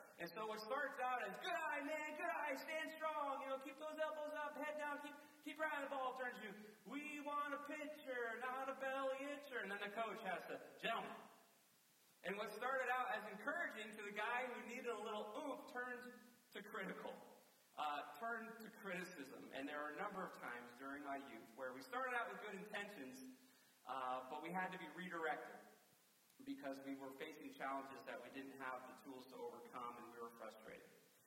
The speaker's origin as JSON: {"language": "English", "town": "Preston", "region": "Connecticut", "country": "United States", "tie": "born or raised there", "said": "Any opportunity I had, from front yard wiffle ball to recess at school, growing up in Preston, and of course the Little League system, as soon as I could play, all the way until I was too old."}